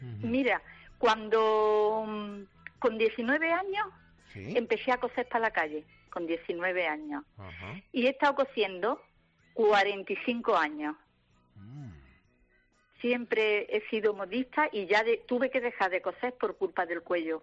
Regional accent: Mollina, Andalusia, Spain; now in Estepona, Spain; Pero soy de Mollina, nacida en Mollina, y me vine de Mollina con 19 años.

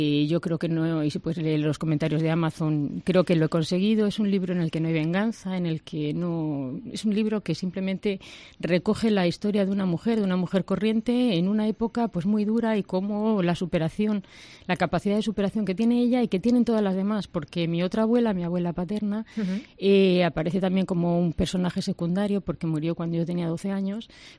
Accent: Madrid, Community of Madrid, Spain; born there; yo nací en Madrid, pero tanto mis padres como mis abuelos paternos y maternos son de Calañas.

